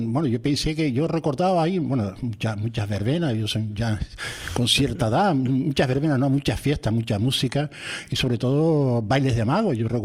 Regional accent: La Orotava, Canary Islands, Spain; born there; la gente piensa que soy de Puerto La Cruz, pero yo nací en La Orotava, nací en la parte de la Vera, que pertenece a la parte de La Orotava, o sea, a la parte alta.

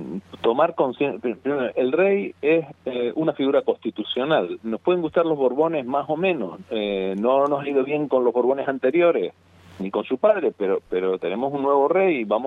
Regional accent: Canary Islands, Spain; accent: Canarian; Los que hablamos en canario

